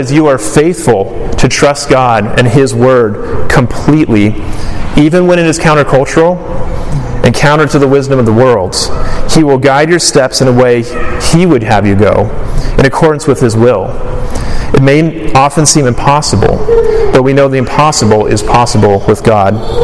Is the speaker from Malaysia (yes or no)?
yes; Malaysia; when I was a youth growing up in Malaysia.